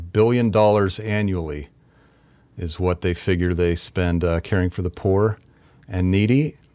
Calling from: Kansas, United States; I'm recording from Kansas.

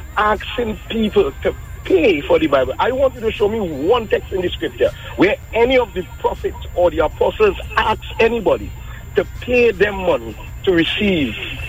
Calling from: Arima, Trinidad & Tobago; I'm calling from Arima.

